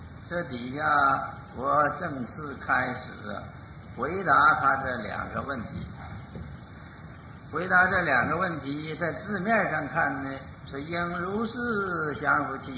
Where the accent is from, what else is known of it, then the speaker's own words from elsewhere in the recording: China; 那么我们中国人欢喜减料，这个汉人欢喜减料